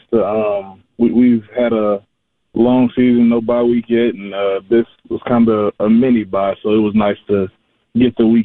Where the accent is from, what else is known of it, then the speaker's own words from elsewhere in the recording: Tennessee, United States; I'm from Tennessee, so I almost went to the game Sunday, you know, to get a little in-person view.